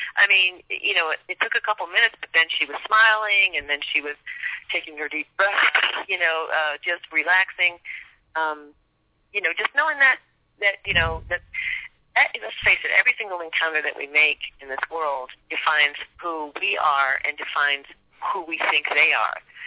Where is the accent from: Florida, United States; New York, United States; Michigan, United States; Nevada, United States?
Michigan, United States; Detroit; Yeah, well, I grew up in Detroit during a time when there was a lot of racial tensions and stuff